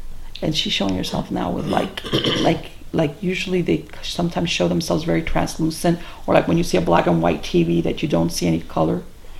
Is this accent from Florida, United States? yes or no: yes; Miami, Florida, United States; I'm Cuban, but I was born and raised here in Miami.